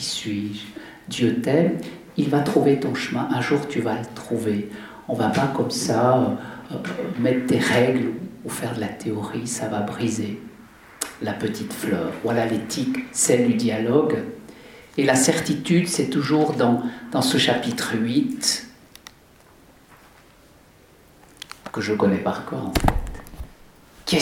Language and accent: French; Valais, Switzerland; petit Rhône chez nous en Valais, qui est tout petit, un endroit très beau